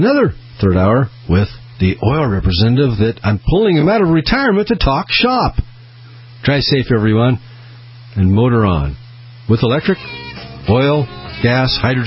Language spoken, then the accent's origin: English; Peoria, Illinois, United States; I can go see some of my relatives in Illinois and my hometown there in Peoria